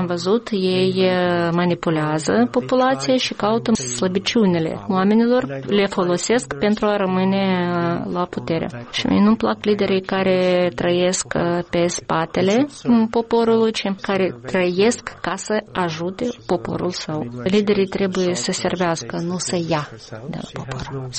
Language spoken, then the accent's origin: Romanian; Albania; Romanian is a second language; Eu vin din Albania, sunt originar din Albania